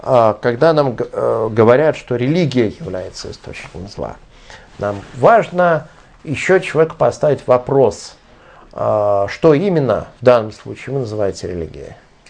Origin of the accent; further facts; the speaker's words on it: Severomorsk, Murmansk Oblast, Russia; born there; Я помню, как в городе, где я родился, в Североморске